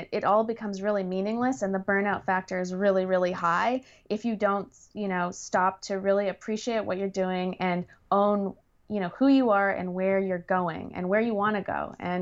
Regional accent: Canada; now in Los Angeles, United States; I'm Canadian, even though I live in LA.

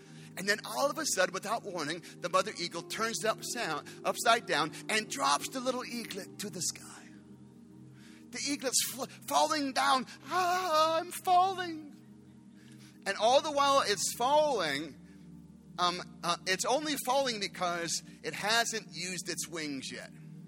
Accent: Phoenix, Arizona, United States; I grew up in Phoenix my whole life.

